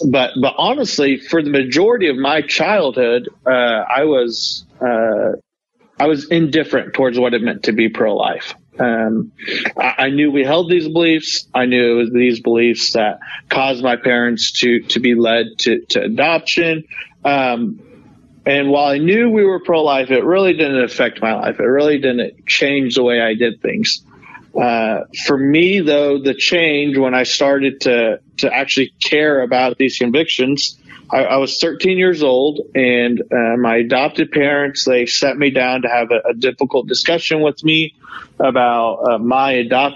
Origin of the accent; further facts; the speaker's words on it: Norman, Oklahoma, United States; also born or lived in South Korea; Yeah, so you mentioned I was born in South Korea. When I was about 13 months old, though, I was adopted, and I was brought over to live in the States. I grew up in Oklahoma, Norman, Oklahoma.